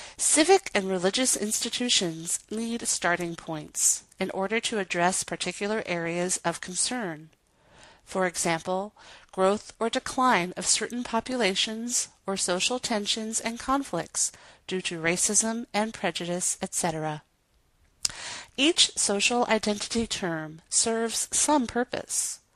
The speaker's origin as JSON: {"language": "English", "region": "New Jersey", "country": "United States", "tie": "born or raised there", "also_born_or_lived": "New York", "said": "While my parents were originally from the Philippines, I was born in New York and raised in New Jersey."}